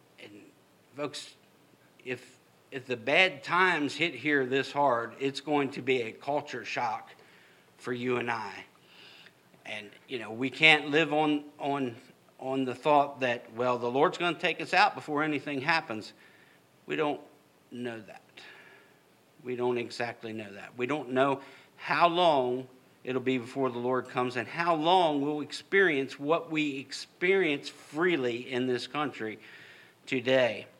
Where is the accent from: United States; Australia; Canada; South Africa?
United States; I am thankful to God that I am an American. I am thankful that He allowed me to be born in a country where we have such freedoms as we have.